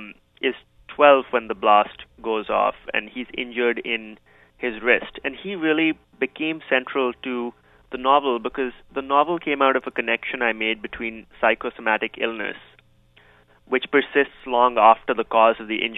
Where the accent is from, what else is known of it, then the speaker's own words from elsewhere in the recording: Delhi, India; all these bombs that were going off in the 90s when I was growing up in Delhi.